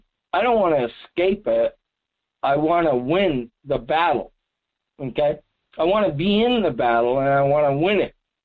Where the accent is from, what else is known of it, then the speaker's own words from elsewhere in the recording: Massachusetts, United States; I was born there in Massachusetts and grew up there.